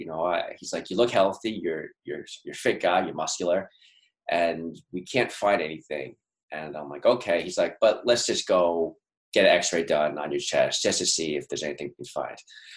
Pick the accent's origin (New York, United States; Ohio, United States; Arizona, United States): New York, United States; I come from New York. I grew up in New York. I come from immigrant Chinese parents. My dad's from Hong Kong. My mom's side's from mainland China.